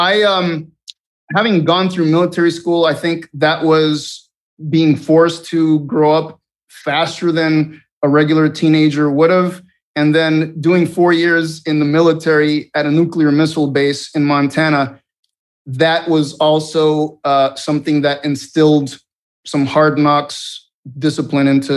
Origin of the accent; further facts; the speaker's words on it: Venezuela; English is a second language; now in United States; I mean, I grew up in Venezuela, and I went to military school for high school